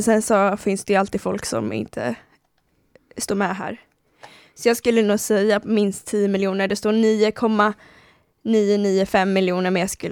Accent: Karlskoga, Örebro County, Sweden; accent: Karlskoga; jag är från Karlskoga. Jag gick gymnasiet i en annan stad, Örebro, som är lite större än Karlskoga.

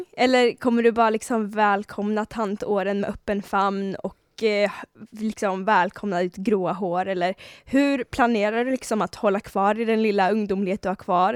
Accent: Sweden; born there; jag är ju så här halvasiat. Och asiater vet ju alla att, jag är ju född i Sverige

